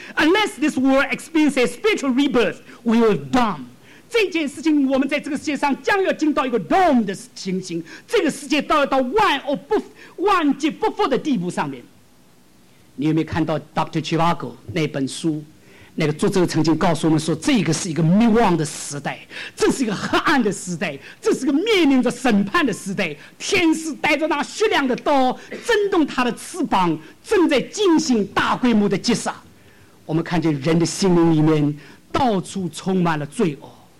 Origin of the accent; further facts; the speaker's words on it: China; 我说，我讲中国话。中国说天下的乌鸦都是一样的黑，所以不是我们中国人有这个权利贪污，我说你们美国人也是同样的一样。